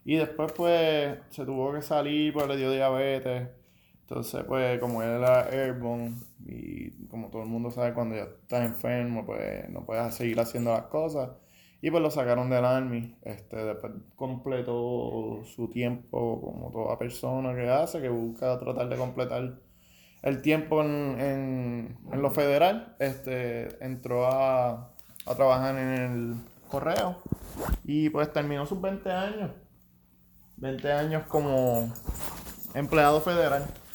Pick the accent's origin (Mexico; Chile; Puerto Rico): Puerto Rico; Bayamón; now in Alaska, United States; Soy de Bayamón, tengo 31 años, estoy aquí en Alaska.